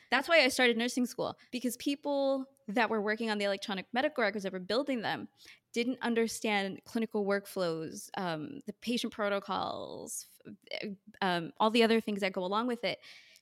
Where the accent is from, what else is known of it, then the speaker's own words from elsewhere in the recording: New York, United States; So I'm from New York. So all the hospitals I ever talk about are in New York.